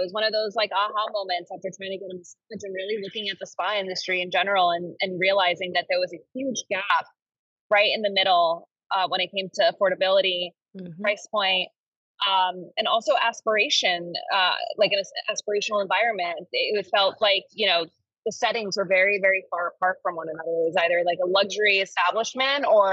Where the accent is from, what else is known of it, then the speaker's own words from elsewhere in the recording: New York City, New York, United States; now in Miami, United States; I was born in Queens and I guess raised in Queens as well as Manhattan.